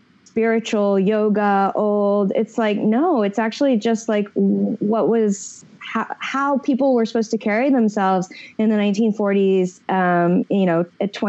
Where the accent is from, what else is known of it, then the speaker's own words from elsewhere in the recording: Midwest, United States; Like I'm from the Midwest too.